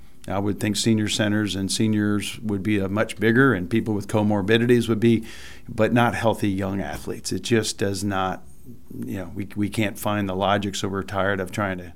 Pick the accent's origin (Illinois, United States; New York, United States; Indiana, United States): Illinois, United States; Monmouth; also born or lived in St. Louis; I was born in St. Louis. My mom remarried when I was about 7 years old, moved to Monmouth, Illinois. Went to Monmouth High School up there